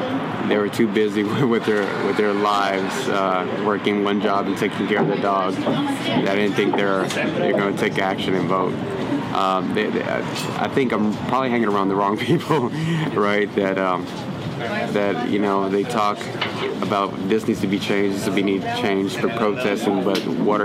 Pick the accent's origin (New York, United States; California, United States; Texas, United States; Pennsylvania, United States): Texas, United States; San Antonio; also born or lived in Minnesota; So basically, I was in San Antonio, born and raised there. That was my home base, but I moved out to Minnesota and lived out there for 3 years.